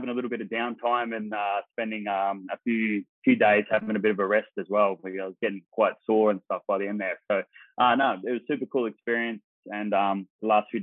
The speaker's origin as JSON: {"language": "English", "region": "New South Wales", "country": "Australia", "tie": "born or raised there", "also_born_or_lived": "New Zealand / Perth", "said": "I sort of lived in Perth for a while in WA, and then worked my way back over to New South Wales. And then I grew up in a small town on the mid-north coast called Foster Tuncurry, great little community there."}